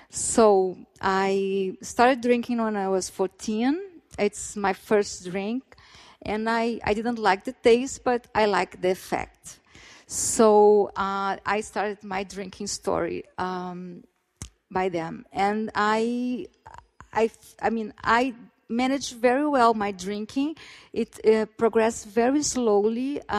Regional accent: Rio de Janeiro, Brazil; So my story, I was born and raised in Rio.

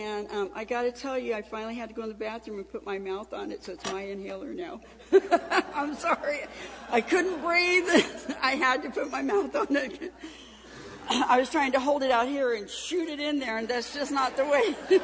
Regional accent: California, United States; now in Georgia, United States; I grew up in California. And I now live in Georgia.

